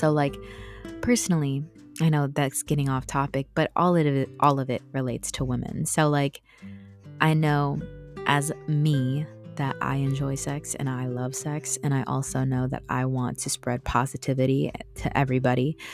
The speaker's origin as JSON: {"language": "English", "country": "Philippines", "said": "I'm from the Philippines, as you guys know."}